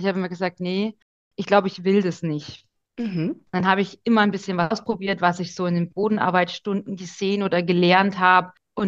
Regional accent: Bavaria, Germany; Ich komme aus dem Bayerischen Wald und lebe hier mit meiner Familie, meinem Mann und meiner Mutter auf unserem kleinen eigenen Traum, also unserem eigenen kleinen Hof am Waldrand.

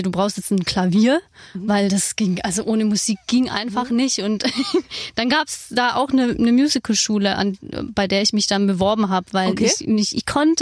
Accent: Baden-Württemberg, Germany; Ich komme aus dem Schwabeländle

